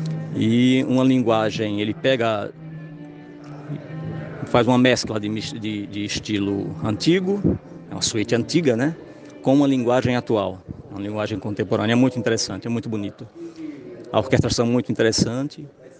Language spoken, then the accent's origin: Portuguese; São Cristóvão, Sergipe, Brazil; moved away; Sou de Sergipano, de São Cristóvão, vim para cá em 90.